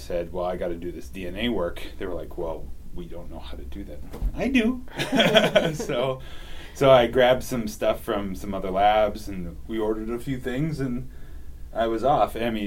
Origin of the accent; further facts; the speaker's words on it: Illinois, United States; moved away as an adult; I came from Illinois, and my parents are still in Illinois.